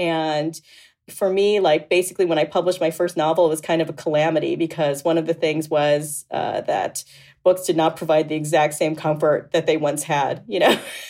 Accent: Boca Raton, Florida, United States; I was raised in Boca Raton, Florida, which, as you may or may not know, is 66% Jewish.

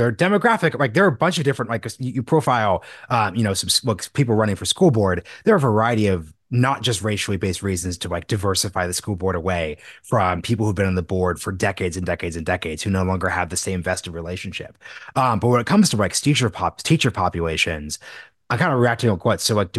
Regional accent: Texas, United States; So I'm coming from Texas, right? So a lot of my Texas context in school choice is like

